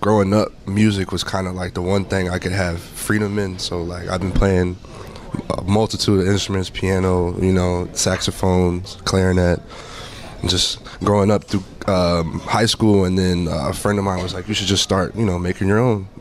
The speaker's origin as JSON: {"language": "English", "town": "Indianapolis", "region": "Indiana", "country": "United States", "tie": "born or raised there", "said": "Growing up in Napa, it was cool. You know, my side of town, it was just big enough to where you know everybody"}